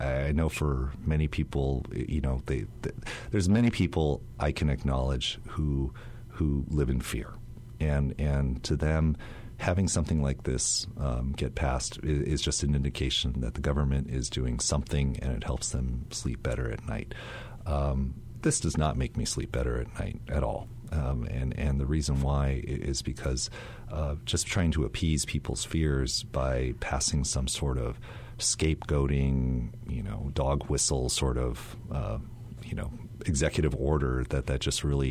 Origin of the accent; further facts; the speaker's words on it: United States; many people who are minorities, of which I myself am included, I'm Chinese American.